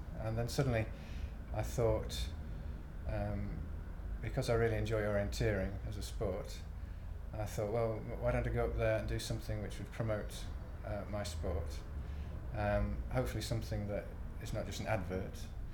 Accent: North West England, United Kingdom; now in Birmingham, United Kingdom; I'm 43, and I live in Birmingham. I'm from Cheshire originally.

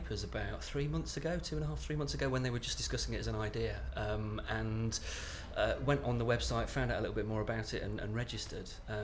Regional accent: Eccleshall, West Midlands, United Kingdom; My date of birth is the 28th of March 1977 and I'm from Eccleshall in Staffordshire.

